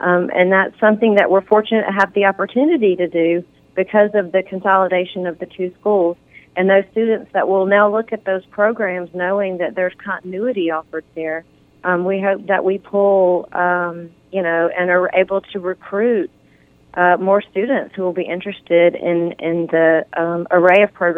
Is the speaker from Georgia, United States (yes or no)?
yes; Georgia, United States; then circled back to my home state of Georgia